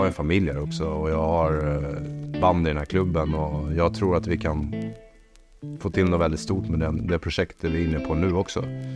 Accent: Sweden; Jag är svensk så...

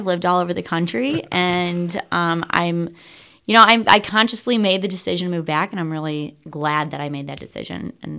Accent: Michigan City, Indiana, United States; I realized that I was looking for a sense of community that I grew up with in Michigan City.

